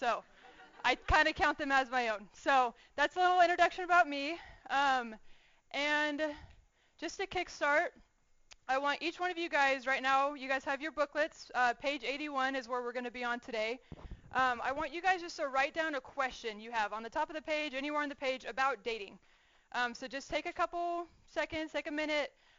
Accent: California, United States; You can kind of see the pictures, but I grew up in California. I played basketball my whole life.

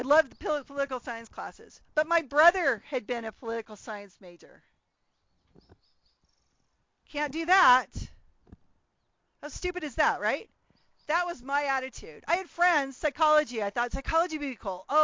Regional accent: California, United States; I grew up in California, and I moved after fifth grade.

